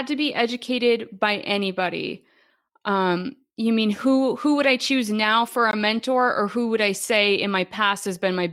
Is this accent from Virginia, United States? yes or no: no; Maine, United States; inspired by my home state of Maine.